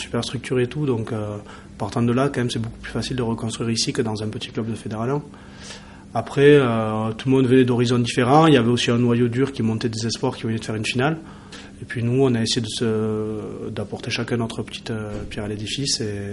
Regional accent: Bayonne, Nouvelle-Aquitaine, France; je suis originaire du Pays Basque, et de Bayonne plus précisément, et j'ai 26 ans.

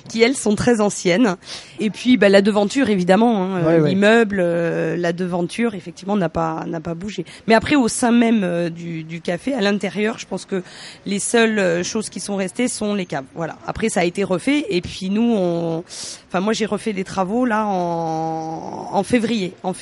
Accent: Occitanie, France; Moi, j'habite à 15 km de Rodez, dans mon village, dans mon village natal. Enfin, je suis née à Paris, mais on est tous originaires toute la famille est originaire de l'Aveyron. J'habite pas sur Rodez même.

